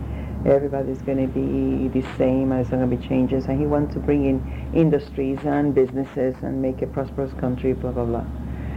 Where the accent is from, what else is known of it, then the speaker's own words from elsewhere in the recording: Havana, Cuba; Old Havana, Cuba. Havana Vieja.